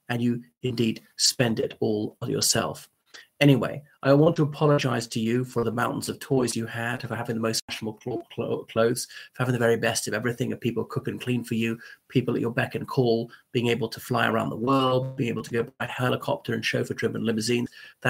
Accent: Ireland; from Ireland.

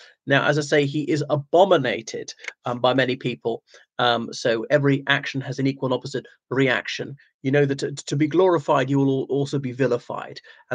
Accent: Cork, Munster, Ireland; I'm from the British Isles. I identify with Ireland and Great Britain. But, you know, I'm particularly from Cork.

